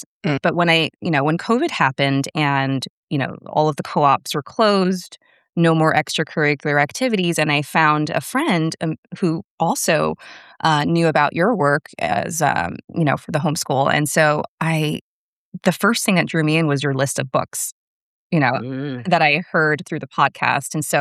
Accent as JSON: {"language": "English", "region": "New York", "country": "United States", "lives_now": "Italy", "said": "The transition from being the New Yorker homeschooling mom to the living in Italy homeschooling mom has been life-changing."}